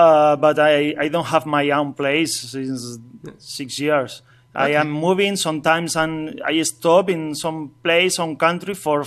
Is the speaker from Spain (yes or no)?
yes; Asturias, Spain; English is a second language; I grew up in the north coast of Spain. The name region is Asturias.